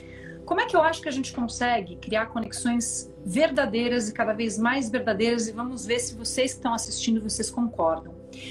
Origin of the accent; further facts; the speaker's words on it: São Paulo, Brazil; now in Pirenópolis, Brazil; eu sou paulistana, nasci a um quarteirão da Paulista, mas já tive toda uma história, uma trajetória de mudar e viajar, mudar para vários lugares, viajar bastante.